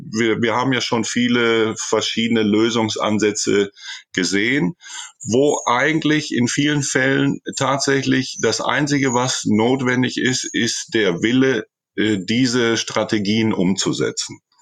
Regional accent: Germany; now in Chile; viele Dinge, die ich hier in Chile beobachte, erinnern mich an meine Jugend in Deutschland, an meine Kindheit in Deutschland.

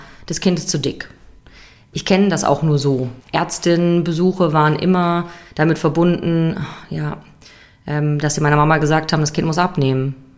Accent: Hesse, Germany; Ja, aus Nordhessen.

